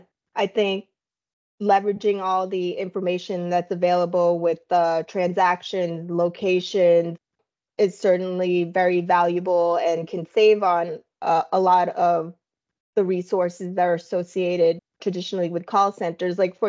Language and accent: English; Boston, Massachusetts, United States; I'm from Boston. Like, there's like three on every block.